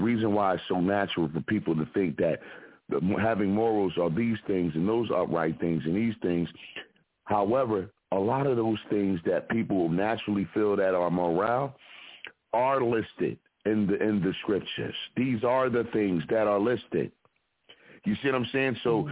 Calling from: Philadelphia, Pennsylvania, United States

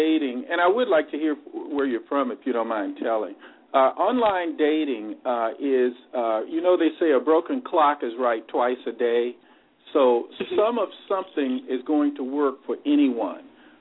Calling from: Los Angeles, California, United States

